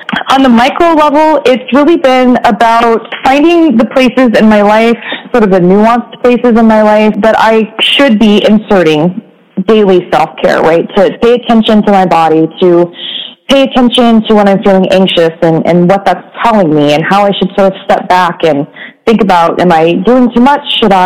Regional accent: Oregon, United States; now in San Diego, United States; For many years, I had wanted to move away from my home state of Oregon and go adventure and find new people to learn about and adventure to different places.

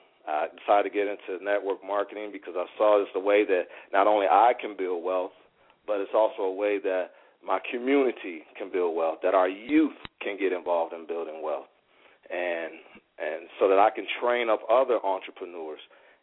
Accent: Rochester, New York, United States; I'm from Rochester, New York. I have 5 brothers and 2 sisters. So we grew up in a household with a lot of children.

